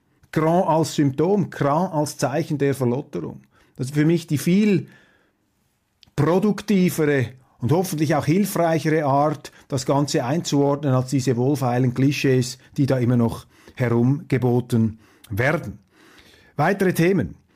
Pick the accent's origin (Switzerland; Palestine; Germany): Switzerland; Wir werden sehen, als Schweizer können wir nichts machen. Wir sind als Schweizer aber neutral.